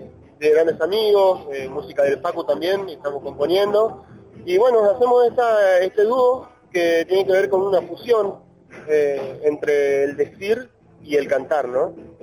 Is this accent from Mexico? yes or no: no; Chaco, Argentina; yo vengo de Cespeña, Chaco.